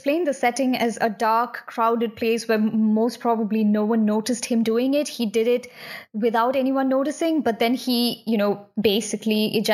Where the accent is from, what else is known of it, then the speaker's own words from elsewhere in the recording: India; I was raised in India and I've seen a lot of this happening around me